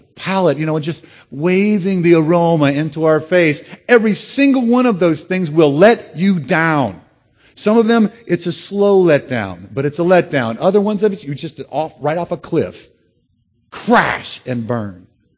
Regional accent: United States; I'm an American. I want 22 inches of personal space.

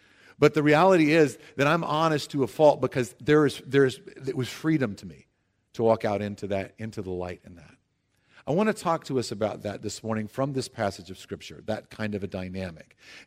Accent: Denver, Colorado, United States; I'm from Denver

